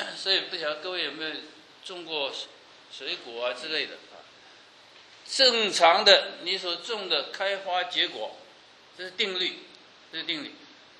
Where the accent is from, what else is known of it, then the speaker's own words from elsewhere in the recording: China; now in United States; 那特别我们中国人在美国很注重教育，把我们孩子送到大学啊。